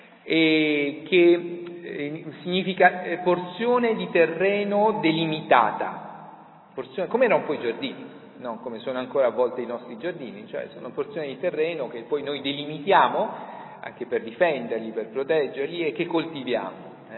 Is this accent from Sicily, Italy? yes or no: no; Grottaglie, Apulia, Italy; per cui io che vengo da Grottaglie sono un po' più sensibile anche a questa tradizione delle ceramiche, no?